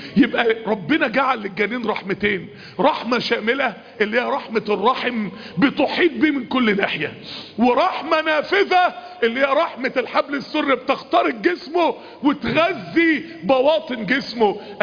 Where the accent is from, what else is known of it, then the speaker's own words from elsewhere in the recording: Mansoura, Dakahlia, Egypt; عندنا في المنصورة حتة ارض مرمية بقالها سنين